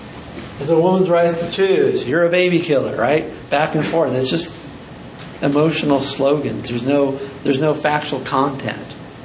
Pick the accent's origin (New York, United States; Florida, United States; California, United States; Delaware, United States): California, United States; I'm from California, so I'm maybe more aware of things down there.